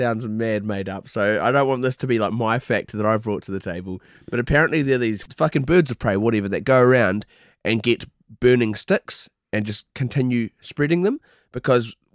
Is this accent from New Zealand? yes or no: yes; New Zealand; like I'm from New Zealand, I'm like, yeah, that sounds awesome.